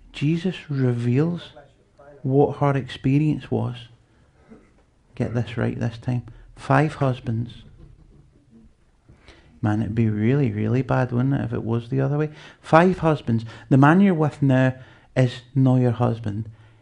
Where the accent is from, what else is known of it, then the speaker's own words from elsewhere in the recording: Glasgow, Scotland, United Kingdom; it's because I'm from Glasgow